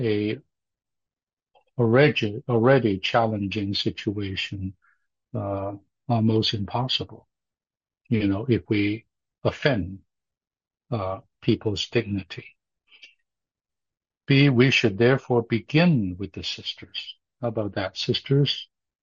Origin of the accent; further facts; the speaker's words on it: Hong Kong; I came from Hong Kong, high rise to high rise, you know, flats to flats, we call them, or apartments.